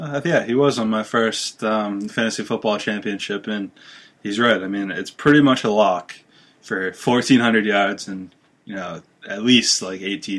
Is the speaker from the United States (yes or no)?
yes; New England, United States; I mean, I'm from New England